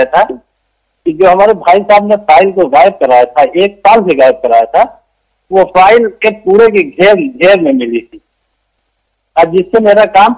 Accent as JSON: {"language": "Hindi", "country": "India", "lives_now": "Saudi Arabia", "said": "और मैं इंडिया से हूँ।"}